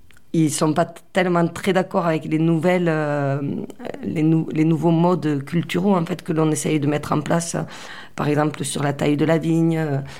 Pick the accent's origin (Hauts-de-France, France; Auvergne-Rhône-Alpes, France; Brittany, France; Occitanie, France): Occitanie, France; Gaillac; born there; puisque je suis née à Gaillac